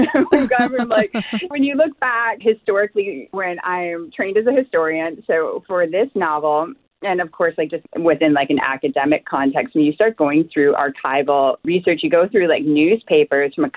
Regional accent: Fort Simpson, Northwest Territories, Canada; Well, I'm First Nations, so I'm originally from Fort Simpson in the Northwest Territories, and I belong to the Lillikuiw Nation.

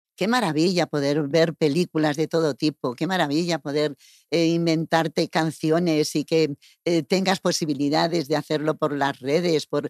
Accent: Jaén, Andalusia, Spain; Yo soy de Jaén, decía, oye.

